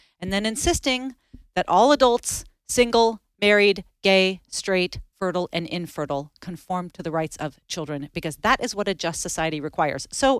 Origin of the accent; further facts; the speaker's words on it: Seattle, Washington, United States; And I'm from, like, I'm from pretty land. Like, I'm from Seattle.